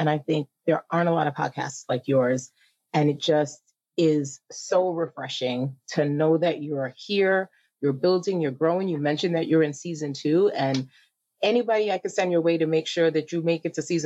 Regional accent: New York, United States; So we live in Ohio. We're from New York. Originally, most of our friends and family are there, and we've met a lot of friends over the years being transplants.

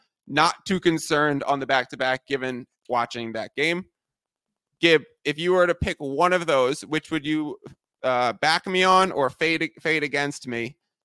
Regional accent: New York, United States; We grew up in New York. There's no major college basketball teams there.

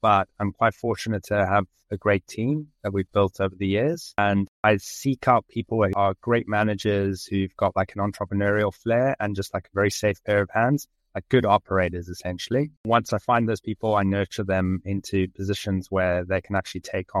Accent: South Africa; I was from South Africa originally.

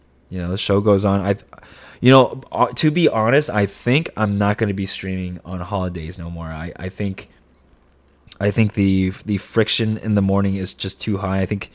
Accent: Monterey, California, United States; it's really close to where we grew up, but like that's where I'm from. I just say that I'm from Monterey.

